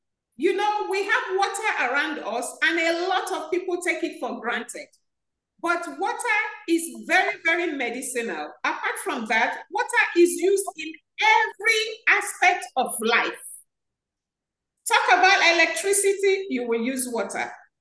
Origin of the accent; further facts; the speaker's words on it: Lagos, Nigeria; moved away as an adult; now in United States; Okay, I'm from Nigeria, Lagos State, from Nigeria. I emigrated with my family to the U.S. in the late 90s, and I've been here.